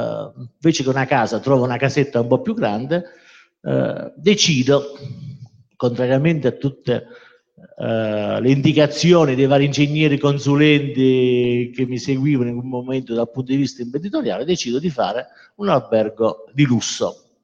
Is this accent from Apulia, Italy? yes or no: yes; Taranto, Apulia, Italy; mi toccava dire di dove sei per identificare la mia zona, e sono di Taranto.